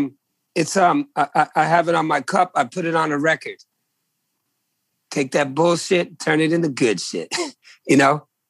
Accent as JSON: {"language": "English", "region": "Virginia", "country": "United States", "said": "I come from Virginia people, man. I am a Virginian, brother."}